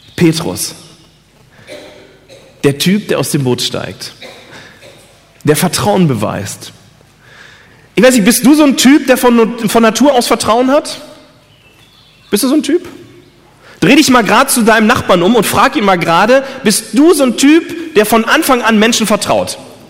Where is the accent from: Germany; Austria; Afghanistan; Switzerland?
Germany; Lemgo, North Rhine-Westphalia; Ich komme aus Lemgo. Das ist in der Nähe von Bielefeld.